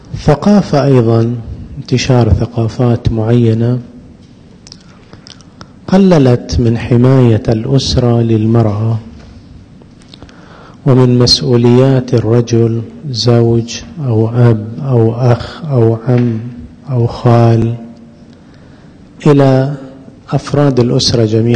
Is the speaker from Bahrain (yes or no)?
yes; Bahrain; تزدهر هذه التجارة في عدد من البلدان، من ضمنها مع شديد الأسف ومع مزيد من ألم القلب بلدنا البحرين